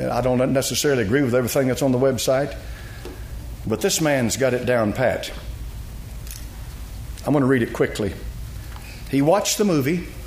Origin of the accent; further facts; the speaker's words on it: Knoxville, Tennessee, United States; I'm bred and born in America. September the 17th, 1946, I was born in General Hospital right over here in Knoxville, Tennessee.